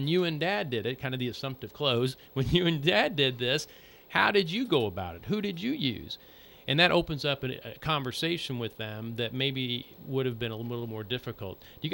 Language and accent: English; Indiana, United States; In the southern Indiana, we're wishy-washy.